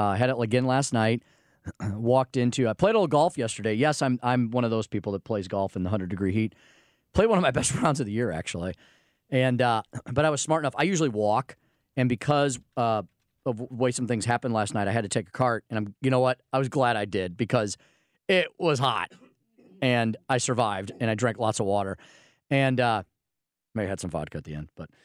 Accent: Eureka, California, United States; So speaking of my hometown region of the great city of Eureka and the surrounding environs

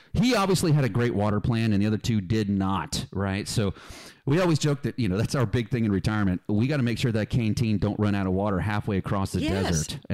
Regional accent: Philadelphia, Pennsylvania, United States; also born or lived in California; So that's why I grew up in Philadelphia. I was born in California, Balboa Hospital. It's a Navy hospital, but grew up in Philly.

